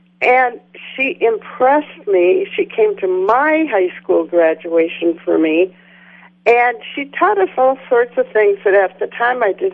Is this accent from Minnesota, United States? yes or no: yes; St. Cloud, Minnesota, United States; I was born in St. Cloud